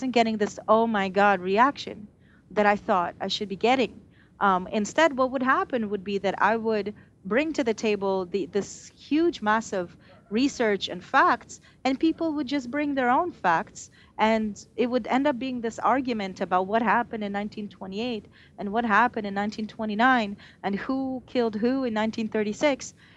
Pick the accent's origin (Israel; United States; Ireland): Israel; as an Israeli, you know, I grew up in Israel. I grew up on the normal Israeli diet of something along the lines of Zionist history and mythology and the history of the Holocaust.